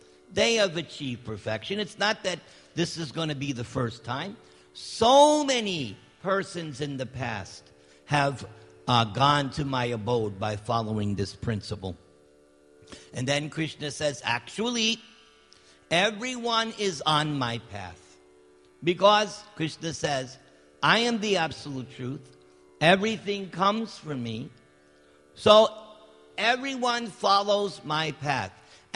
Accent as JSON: {"language": "English", "country": "United States", "said": "I explained to the students, I'm American. I'm no different than you. I come from the same kind of family that you do."}